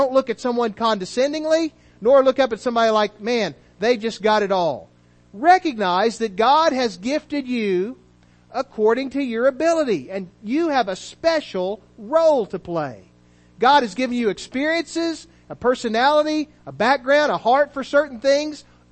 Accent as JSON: {"language": "English", "country": "United States", "tie": "born there", "said": "it's not coincidental or accidental that I was born in America."}